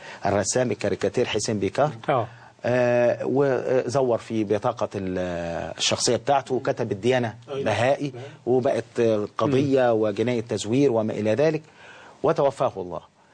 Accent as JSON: {"language": "Arabic", "country": "Egypt"}